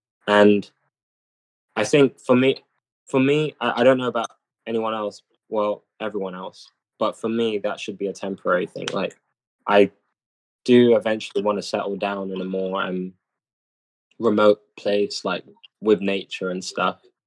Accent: London, United Kingdom; now in United States; So I was born in Hammersmith. I kind of grew up between Harrow and Croydon, kind of. And then I've moved around a lot. So, but it's London. London is like, yeah, my origins, I guess.

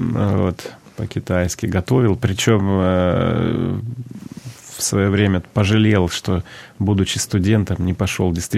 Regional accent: Vladivostok, Primorsky Krai, Russia; подкупающее сейчас как раз остается в родной стране, даже в родном городе, скажем, вот то, что происходит там с Владивостоком

